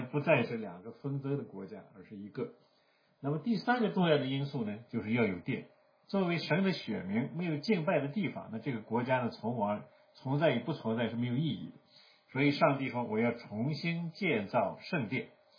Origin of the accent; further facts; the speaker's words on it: China; 像我们中国人说是正月